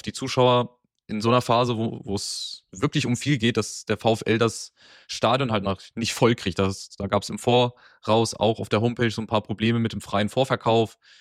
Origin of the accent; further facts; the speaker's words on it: Wolfsburg, Lower Saxony, Germany; Richtig, ich bin aufgewachsen in dem Gebiet von unserem letzten Gegner, in Raum Wolfsburg bin ich tatsächlich aufgewachsen.